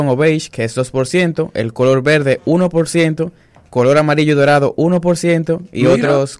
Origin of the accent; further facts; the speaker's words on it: Dominican Republic; accent: Dominican; si hablo como argentino, se me pueden salir alguna obscenidad. Entonces prefiero mantener dominicano